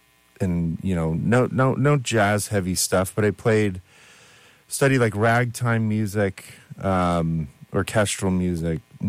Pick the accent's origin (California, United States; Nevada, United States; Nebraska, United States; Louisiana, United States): Nevada, United States; Las Vegas; born or raised there